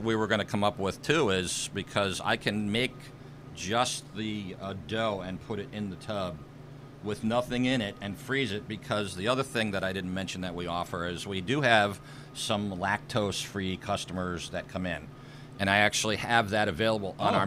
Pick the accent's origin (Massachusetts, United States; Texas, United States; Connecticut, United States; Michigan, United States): Connecticut, United States; Stratford; Family from Sicily on my grandma's side. We grew up in the Stratford area.